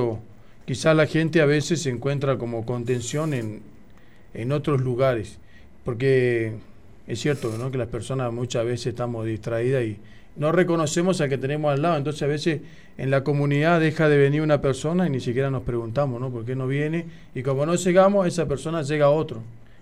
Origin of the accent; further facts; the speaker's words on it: Centenario, Neuquén, Argentina; now in Neuquén, Argentina; Yo soy de nació en Centenario.